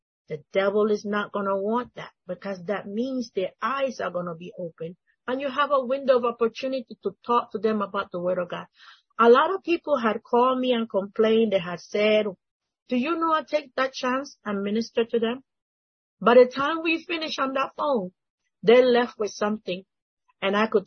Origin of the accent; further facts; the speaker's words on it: Panama; also born or lived in Mexico; I was moved from two different countries. So I was born in Mexico, yeah, but I was raised in Panama.